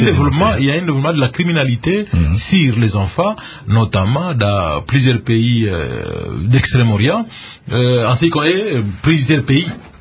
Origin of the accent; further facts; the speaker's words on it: DR Congo; chez nous, au Congo